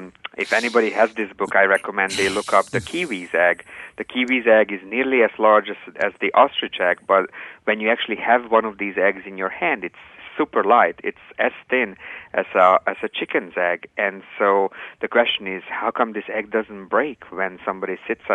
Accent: Hungary; also born or lived in New Zealand; And I'm from Hungary, so I'm used to having my name, which is of Austrian origin, said in many ways

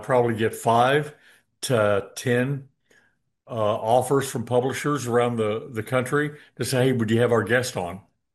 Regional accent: Illinois, United States; now in Houston, United States; I'm from Southern Illinois, born and raised

